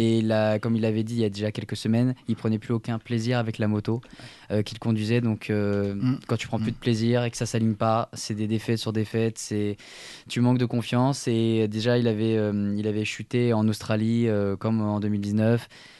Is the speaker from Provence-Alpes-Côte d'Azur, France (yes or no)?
yes; Nice, Provence-Alpes-Côte d'Azur, France; moi je viens de Nice, donc niçois